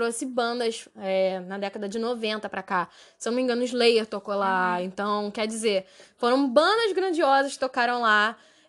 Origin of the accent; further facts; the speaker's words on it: Rio de Janeiro, Brazil; Não tem problema, nós somos cariocas.